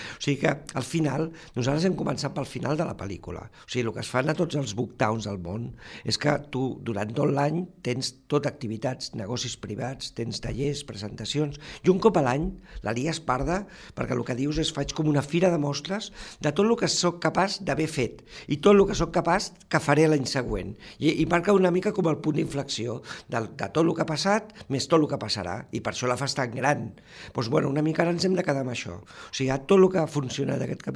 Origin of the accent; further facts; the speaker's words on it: Barcelona, Catalonia, Spain; la gent que som de Barcelona la vivim d'una altra